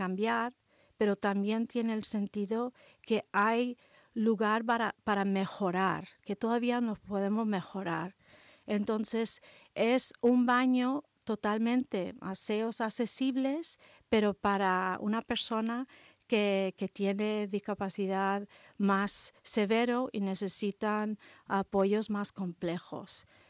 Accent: California, United States; moved away; Siempre cuando yo como soy californiana, pues hemos tenido que viajar mucho.

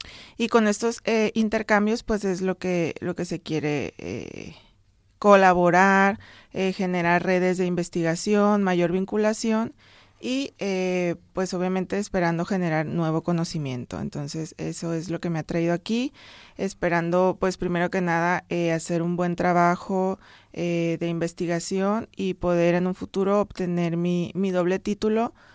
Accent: Sinaloa, Mexico; yo soy originaria de Sinaloa y bueno, ahí realicé mis estudios de licenciatura y de maestría.

